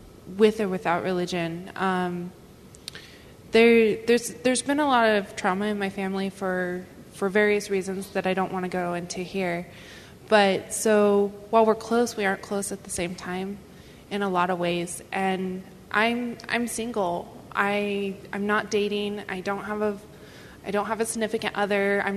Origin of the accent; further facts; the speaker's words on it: Las Vegas, Nevada, United States; I'm also from Las Vegas.